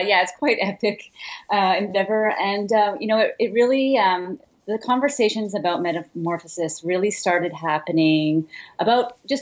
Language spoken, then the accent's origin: English; Philippines; It was a place very close to my heart because I'm Filipino.